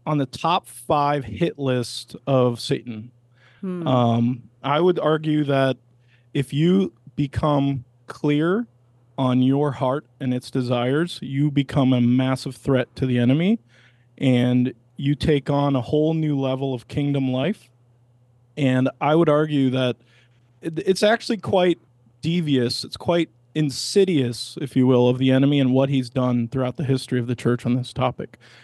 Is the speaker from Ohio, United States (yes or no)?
yes; North Canton, Ohio, United States; Yeah, so I'm from Northeastern Ohio. I grew up in North Canton, Ohio, near the Football Hall of Fame.